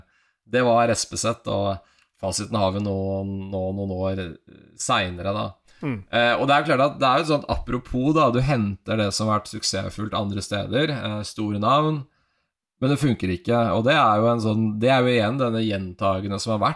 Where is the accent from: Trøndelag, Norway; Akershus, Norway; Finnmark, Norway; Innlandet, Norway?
Akershus, Norway; Lørenskog; Altså, jeg er jo fra Lørenskog, som jo er reality-bygda nummer én i Norge.